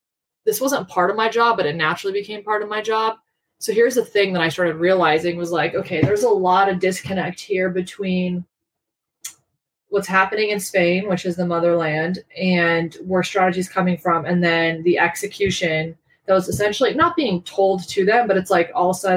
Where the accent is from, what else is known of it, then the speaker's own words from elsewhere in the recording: Colorado, United States; even though I'm from Colorado, you know, I'm considered a New Yorker.